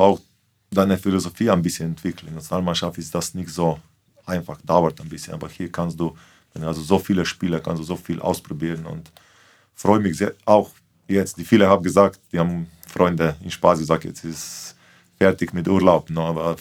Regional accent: Celje, Savinjska, Slovenia; also born or lived in Graz; now in Flensburg, Germany; weil wir waren nur eine Stunde weg von meiner Heimat Celje

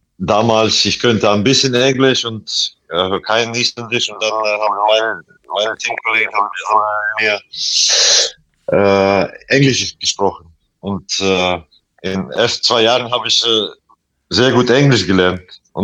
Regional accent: Latvia; German is a second language; now in Iceland; mein Heimat, mein so Vaterland, wie man sagt, und das ist natürlich Lettland.

